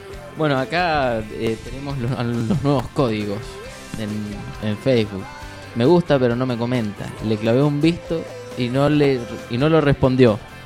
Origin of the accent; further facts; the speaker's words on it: Neuquén, Argentina; accent: neuquino; Obviamente. Yo soy de Neuquén.